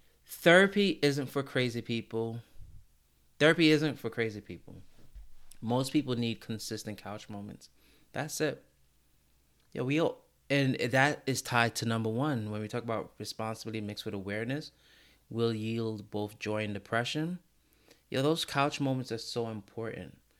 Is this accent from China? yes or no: no; Brooklyn, New York, United States; So growing up in Brooklyn too, like I grew up in Brooklyn when Brooklyn was this huge melting pot. So like in public school in Brooklyn, no one is rich, because if you were rich, you wouldn't be in public school